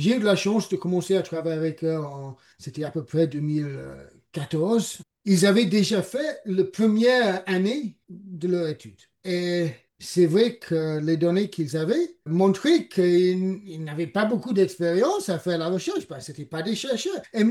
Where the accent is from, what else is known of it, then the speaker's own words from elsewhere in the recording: Niger; French is a second language; also born or lived in England; Je dois m'excuser pour mon accent. Je suis anglais, mais j'ai fait mon enfance au Niger.